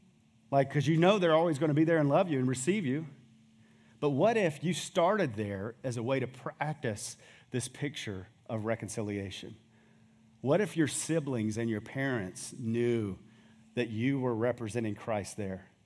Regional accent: Clearwater, South Carolina, United States; So I grew up in First Baptist Church, Clearwater, South Carolina.

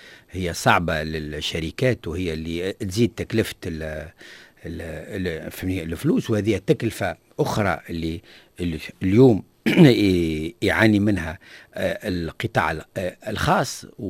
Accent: Tunisia

